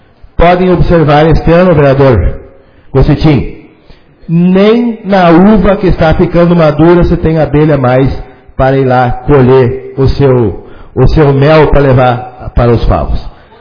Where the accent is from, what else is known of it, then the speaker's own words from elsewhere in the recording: Vila Santo Antônio, Brazil; vereador Tito, meu colega, nascemos e criamos junto em Vila Santo Antônio